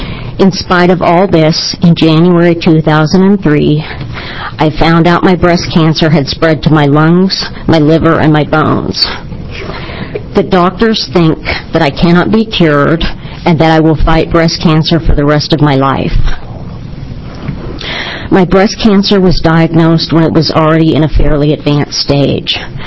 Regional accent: Lake Oswego, Oregon, United States; I'm from Lake Oswego, Oregon.

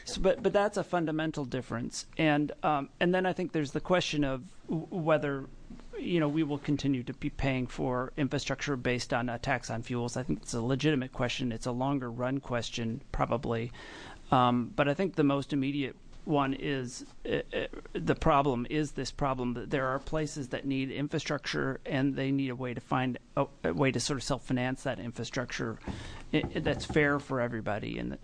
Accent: Washington, United States; this is proven true in my home state in Washington

